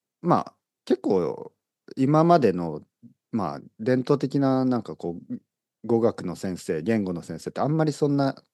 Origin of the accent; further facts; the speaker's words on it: Oita, Japan; accent: Oita dialect; 僕は全くその大分弁とかはないと思ってた、でもやっぱりある